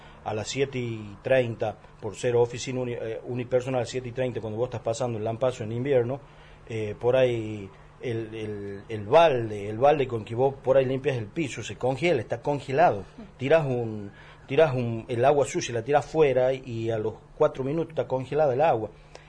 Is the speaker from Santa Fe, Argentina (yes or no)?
no; La Rioja, Argentina; Yo soy jefe de una sucursal de correo de una localidad de la de la provincia de La Rioja, ¿no? Que queda distante 340 kilómetros de la capital de La Rioja. Un pueblo, 2.000 habitantes, de la metido ahí en la precordillera